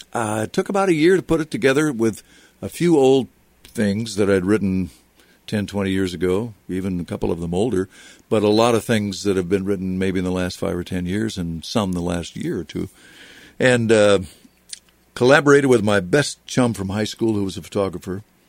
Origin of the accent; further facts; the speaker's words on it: West Des Moines, Iowa, United States; In my hometown of West Des Moines, I can't put six books.